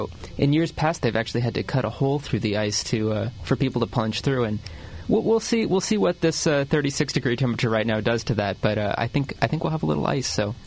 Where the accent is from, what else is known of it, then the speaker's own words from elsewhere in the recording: Lewisburg, United States; I'm born and raised in Lewisburg, and, it, you know, I'm you know, pleased to call it home.